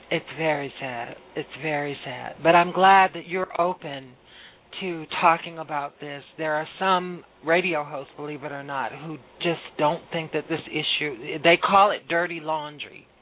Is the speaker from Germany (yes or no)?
no; Omdurman, Khartoum, Sudan; born there; English is a second language; I was born in Omdurman, Sudan, a Sunni Muslim, and there were only three blacks in our whole school.